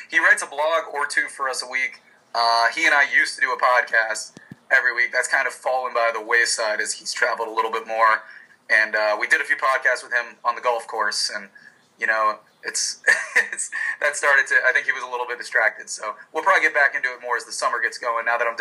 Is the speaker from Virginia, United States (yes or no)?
no; Pittsburgh, Pennsylvania, United States; I'm originally from Pittsburgh. I started a Pittsburgh Steelers blog when I was still in college with my brother